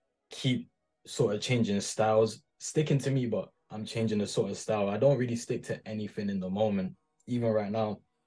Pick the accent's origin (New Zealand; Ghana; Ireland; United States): Ghana; let me just talk about being Ghanaian and being black, innit?